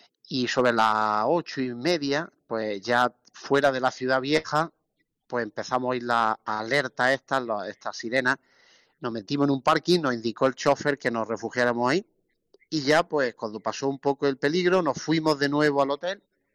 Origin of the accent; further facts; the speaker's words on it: Andalusia, Spain; Y hombre, como andaluces, pues siempre la alegría es lo nuestro, ¿no?